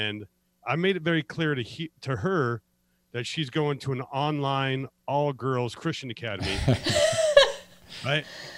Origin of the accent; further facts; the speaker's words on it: Las Vegas, Nevada, United States; I'm born and raised in Las Vegas. I went into the Army right after high school